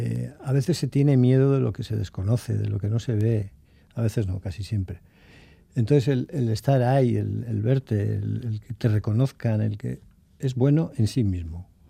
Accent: Bilbao, Basque Country, Spain; nosotros que somos de Bilbao o así de centro

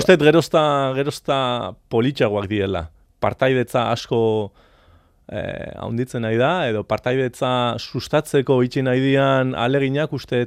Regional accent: France; erdi frantsesa izan da, ama frantsesa dugulako, eta ni frantsesa naiz

